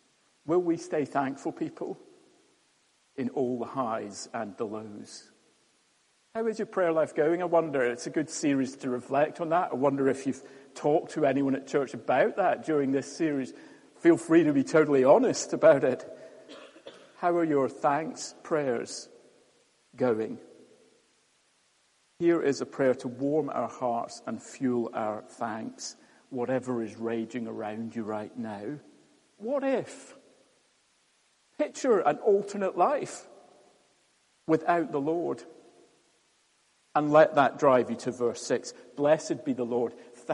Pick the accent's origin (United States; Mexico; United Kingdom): United Kingdom; Scotland; Actually, I'm Scottish. I'm not sorry to mention it at all.